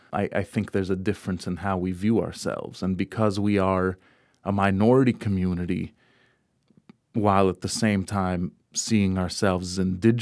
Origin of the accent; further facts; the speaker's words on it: United States; born there; Both of my parents are born and raised in Egypt, grew up there, immigrated to the United States where I was born.